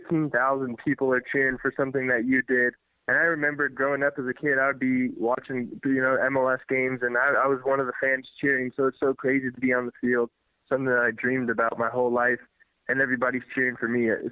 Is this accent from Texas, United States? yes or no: no; Thornton, Colorado, United States; I did grow up most of my life in the U.S., so that's a pro. I mean, I'd call my hometown, like Thornton, Colorado